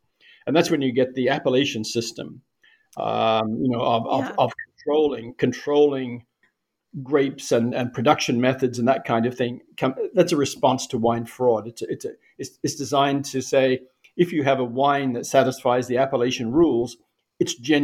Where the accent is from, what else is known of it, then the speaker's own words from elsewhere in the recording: New Zealand; I grew up in New Zealand.